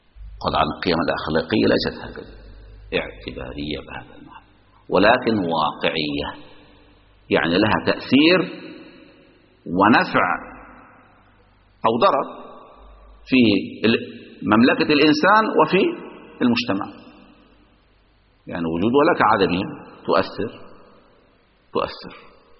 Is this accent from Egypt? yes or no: yes; Egypt; ولكن هذا واقع عندنا في مصر